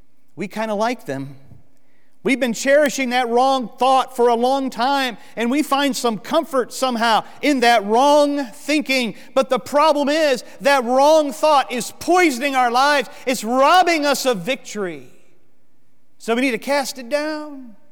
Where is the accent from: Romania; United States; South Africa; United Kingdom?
United States; Florida; So as a little boy growing up in Central Florida, I had a lot of up-close and personal experience with cockroaches.